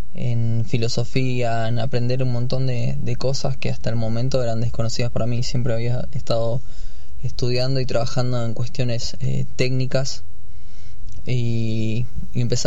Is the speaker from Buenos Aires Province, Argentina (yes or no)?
no; Bariloche, Río Negro, Argentina; Soy nacido y criado acá en Bariloche. Hice mi primaria en la escuela Techo Amarillo, el colegio 328. Luego hice la secundaria en el SEM 51, Escuela Técnica Jorge Newbery.